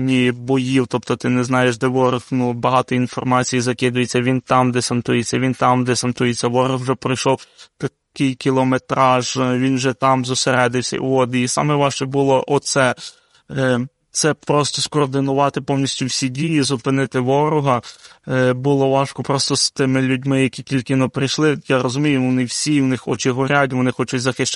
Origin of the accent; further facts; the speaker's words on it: Lviv, Lviv Oblast, Ukraine; тому що я з Львова